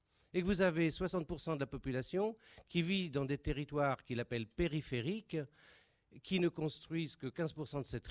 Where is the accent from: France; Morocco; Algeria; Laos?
France; Paris, Île-de-France; moi je viens de Paris où j'ai fait toute ma vie professionnelle. J'étais donc un peu hors sol et en venant dans la Drôme, je me suis remis un petit peu sur un territoire.